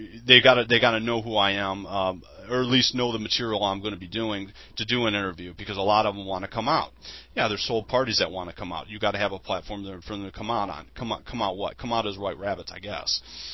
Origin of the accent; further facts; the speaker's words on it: United States; You know, where I grew up in America, you have white people killed every day by non-Europeans for simply being white.